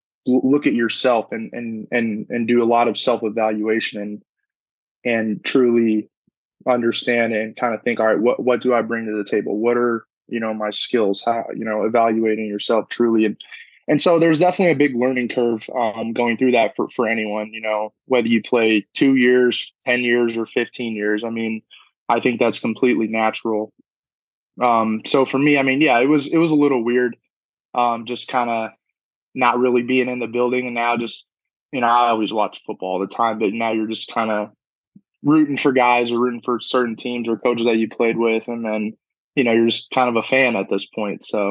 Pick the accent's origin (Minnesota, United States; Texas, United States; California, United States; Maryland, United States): California, United States; We're both from California, so we would always train together.